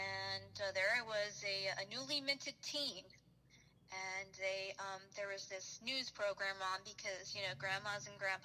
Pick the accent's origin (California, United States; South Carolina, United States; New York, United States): New York, United States; So I had heard, you know, growing up in New York, you have a lot of exposure to things. … was on the radio.